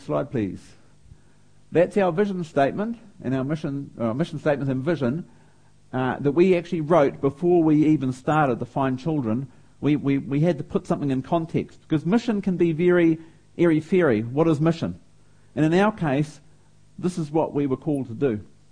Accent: Auckland, New Zealand; Now, I'm a Kiwi, and I'm an Aucklander, and there's plenty of beaches around Auckland

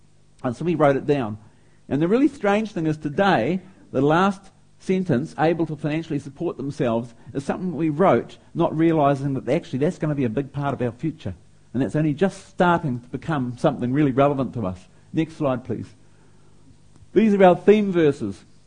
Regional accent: Auckland, New Zealand; Now, I'm a Kiwi, and I'm an Aucklander, and there's plenty of beaches around Auckland

